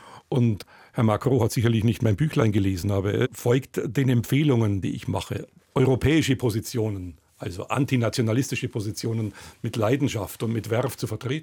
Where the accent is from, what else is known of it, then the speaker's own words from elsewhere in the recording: Bavaria, Germany; Bodenwöhrer Weiher ist noch heute ein Gewässer, das ich gern mag. Und wenn ich irgendwo paddle und in meine alte Heimat fahre, dann auf dem Bodenwöhrer Weiher oder im Regenfluss und paddelt irgendwie von Nittenau nach Mariental